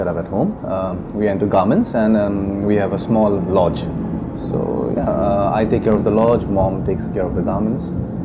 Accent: Assam, India; first language Assamese; English is a second language; I wanted to do something out of my own community, that is singing in Assamese, which is my mother tongue.

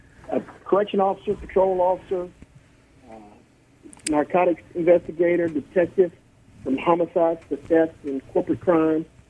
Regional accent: Fairfield, Alabama, United States; I grew up in Fairfield, Alabama. Graduated Fairfield High School.

